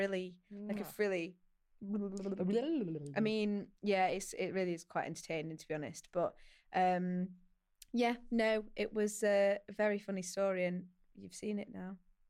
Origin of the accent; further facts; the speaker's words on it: Doncaster, Yorkshire and the Humber, United Kingdom; from Doncaster. This is my voice.